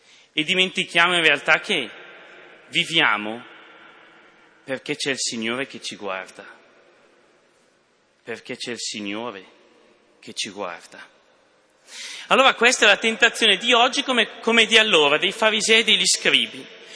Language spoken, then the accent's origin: Italian; San Gregorio di Cisano, Lombardy, Italy; ormai, ho 26 anni, vengo da San Gregorio di Cisano, quindi verso Lecco